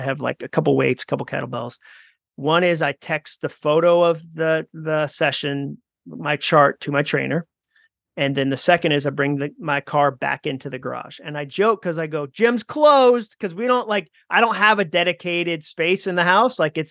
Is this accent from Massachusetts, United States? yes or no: yes; Massachusetts, United States; I grew up in Massachusetts.